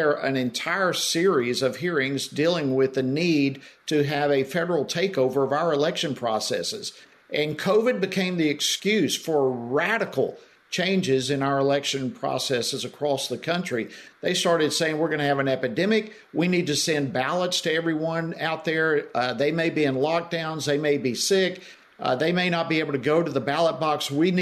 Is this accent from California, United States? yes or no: no; Georgia, United States; Well, I'm from Georgia and I know Georgia well